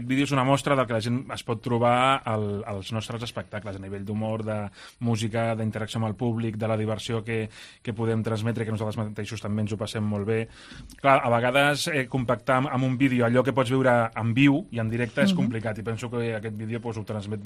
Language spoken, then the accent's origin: Catalan; Reus, Catalonia, Spain; som carne tarragonina i de Reus 100%.